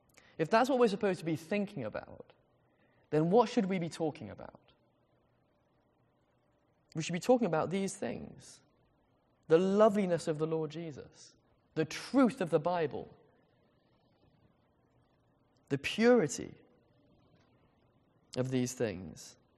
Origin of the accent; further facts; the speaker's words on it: England, United Kingdom; Maybe it's just something to do with being English. I really don't know.